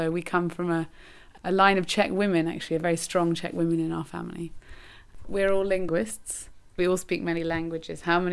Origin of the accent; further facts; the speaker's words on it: London, United Kingdom; I was born in London in 1985, and my father is English. My mother is obviously Czech, and I was brought up also by my grandmother who taught me Czech. And we all spoke Czech together.